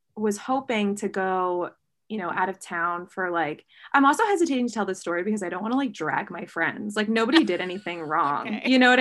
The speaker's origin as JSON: {"language": "English", "region": "New York", "country": "United States", "lives_now": "West Coast, United States", "said": "I'm from New York originally and not going back to the East Coast."}